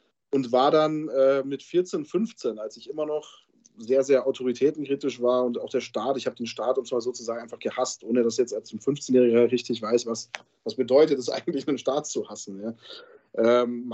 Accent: Munich, Bavaria, Germany; Also meine Kindheit hat sich in München abgespielt.

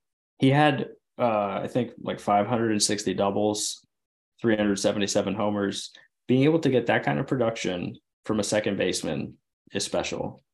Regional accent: New York, United States; growing up in New York, I saw him pitch a lot

